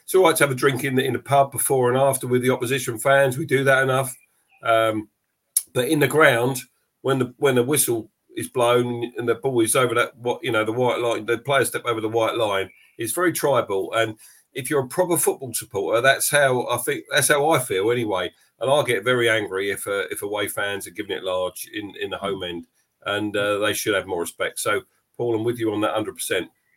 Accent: Bromley, London, United Kingdom; Yeah, I'm a Bromley boy, mate. Yeah, born and bred in the Bromley area

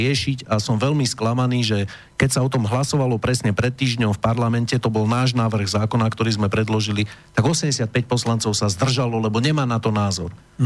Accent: Prievidza, Trenčín Region, Slovakia; also born or lived in Bojnice; narodil som sa v Bojniciach, pochádzam z Prievidze, kde som vyrastal.

